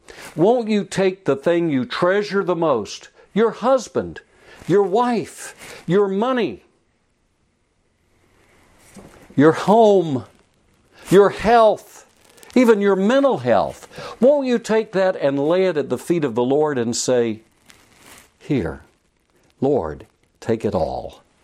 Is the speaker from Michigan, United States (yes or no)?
no; Myrtle Beach, South Carolina, United States; also born or lived in Wichita / Pittsburgh / Philadelphia; I pray for my friends from the days of growing up in Myrtle Beach. to going to college in the upper part of South Carolina